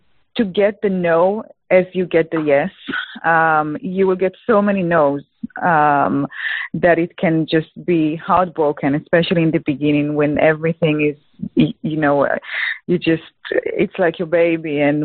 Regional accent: Israel; English is a second language; moved away as an adult; now in Texas, United States; So I'm originally from Israel. As you can hear, I do not have a Texas accent. And I came to the USA for my husband a few years ago.

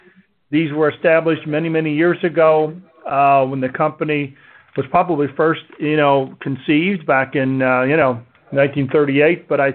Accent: Louisville, Kentucky, United States; my father and the Xavier brothers at St. Xavier in Louisville had a lot of influence on probably the core values that I developed.

